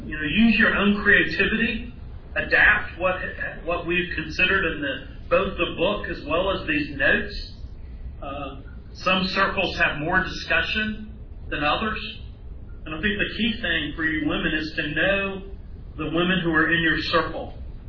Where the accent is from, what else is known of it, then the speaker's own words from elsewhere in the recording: Texas, United States; I grew up in Texas, where the sense of the individual and pulling yourself up by your bootstraps and going gusto for whatever you're doing.